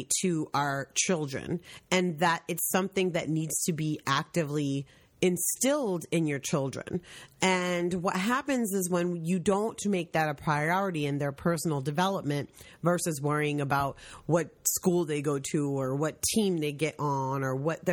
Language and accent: English; Brooklyn, New York, United States; I grew up in Brooklyn, not just in Brooklyn, but in Flatbush, Brooklyn, and it's like super black, lots of different nationalities there